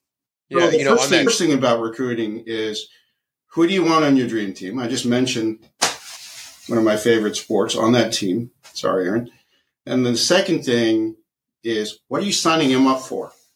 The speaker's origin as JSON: {"language": "English", "country": "United States", "said": "I'm mixed. I'm Filipino-American. I love my Filipino roots, my American roots, but I'm building my own roots."}